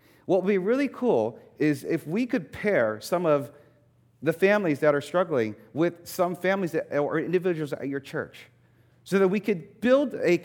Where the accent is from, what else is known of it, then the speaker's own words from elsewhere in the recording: East Coast, United States; Growing up on the East Coast, we had these things called lightning bugs